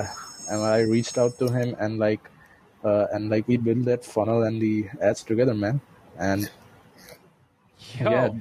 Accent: India; English is a second language; I'm from India, by the way.

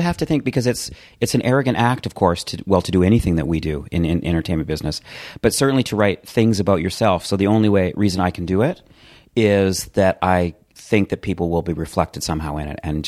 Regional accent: Calgary, Alberta, Canada; I grew up in Calgary, Canada, in a townhouse community.

